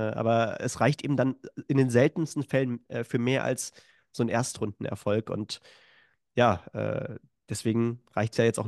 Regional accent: Germany; Als Deutscher sagt man das, glaube ich

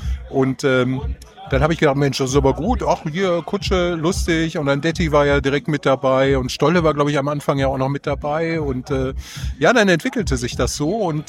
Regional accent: Düsseldorf, North Rhine-Westphalia, Germany; Ja, ich komme hier tatsächlich aus der Stadt. Also ich bin tatsächlich Düsseldorfer, also Rheinländer hier.

